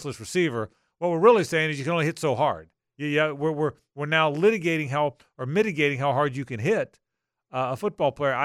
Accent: Jacksonville, Florida, United States; If you watch the old Warren Motors when I grew up in Jacksonville, they were home run derbies.

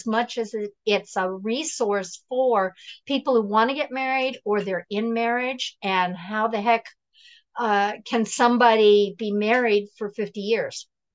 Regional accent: New York, United States; And I grew up outside of New York City, so I had a lot of male and female friends who were Jewish.

